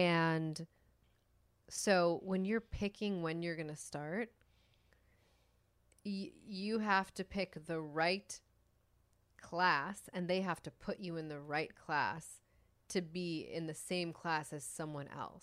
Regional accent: Chicago, Illinois, United States; born or raised there

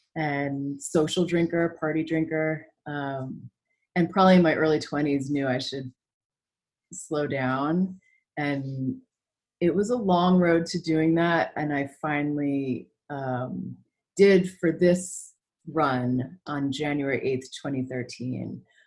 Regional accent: New York, United States; also born or lived in Austin; now in Los Angeles, United States; I'm from New York originally, and then I drifted west, lived a decade in Austin, which is where Amanda and I got to know each other. And then I've been in Los Angeles for the past couple of years.

